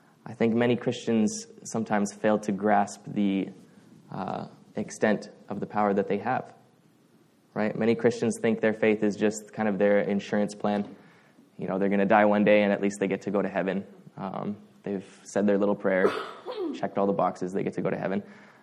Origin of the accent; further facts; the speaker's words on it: Canada; Even before we're Canadian